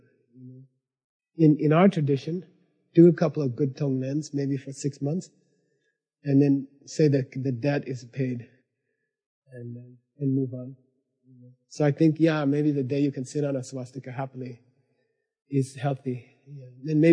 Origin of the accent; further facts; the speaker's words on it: United States; And then I said, I'm from America. We would never do that, you know.